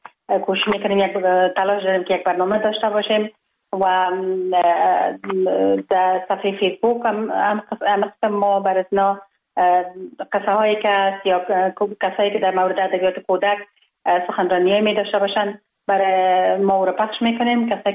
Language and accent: Persian; Kabul, Afghanistan; من خوشبختانه در خانواده روشن فکر به دنیا آمدم، در شهر کابل در محله کوتی سنگی تولد شدم.